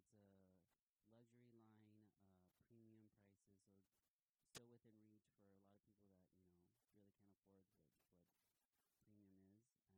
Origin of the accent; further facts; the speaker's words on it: Los Angeles, California, United States; Like, I grew up here in South Central, so, I mean, it really hits home, you know.